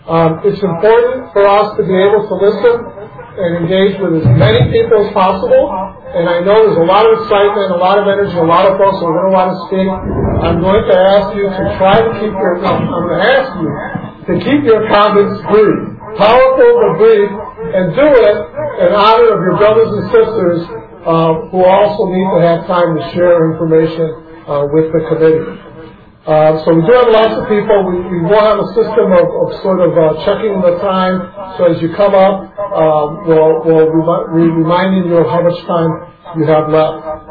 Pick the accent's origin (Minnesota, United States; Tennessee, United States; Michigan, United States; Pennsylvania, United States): Minnesota, United States; Saint Paul; I'm from St. Paul, but I'm no stranger to the North Side.